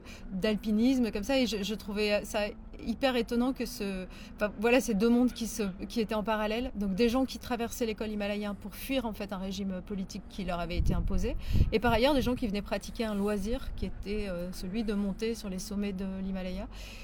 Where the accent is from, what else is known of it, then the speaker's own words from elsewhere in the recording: Grenoble, Auvergne-Rhône-Alpes, France; je suis montagnarde, je suis grenobloise à la base.